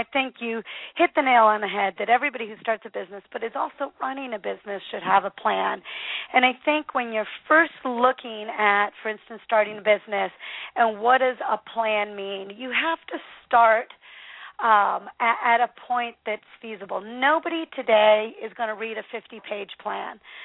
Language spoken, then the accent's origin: English; Pacific Northwest, United States; Well, you know, I'm from the Northwest.